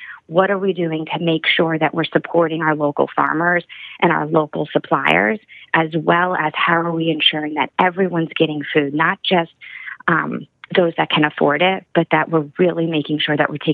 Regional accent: South Carolina, United States; because it's here in my home state of South Carolina, the Spartanburg District 5.

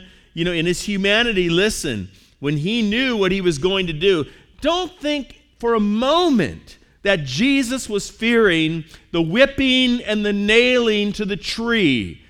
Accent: California, United States; I come from California.

